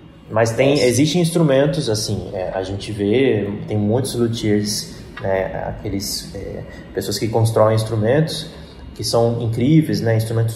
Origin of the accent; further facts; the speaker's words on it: Argentina; now in Brazil; Eu nasci no Brasil e cresci na Argentina, que é o lugar onde minha família vem.